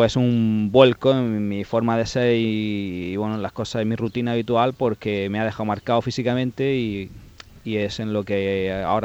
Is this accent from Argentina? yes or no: no; Spain; Siendo el primer español en volver después de muchos años a la Isla de Man